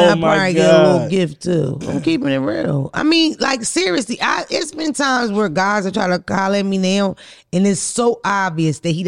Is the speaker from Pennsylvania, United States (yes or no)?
yes; Philadelphia, Pennsylvania, United States; I mean, I'm from Philly. Everybody raps. Right. Everybody in Philadelphia rap.